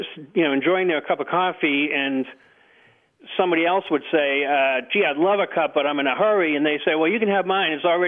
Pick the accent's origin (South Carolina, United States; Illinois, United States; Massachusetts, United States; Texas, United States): Massachusetts, United States; Boston; now in Moretown, United States; I live in Moortown, Vermont. I grew up in the Boston area.